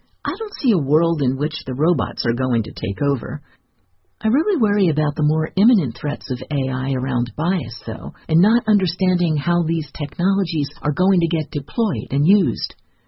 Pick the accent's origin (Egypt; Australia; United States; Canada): Egypt; I'm originally from Egypt.